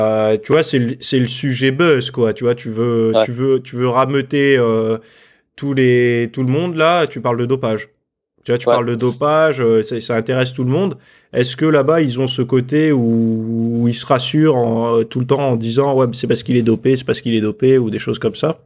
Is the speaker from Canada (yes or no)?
no; France; puisque je suis français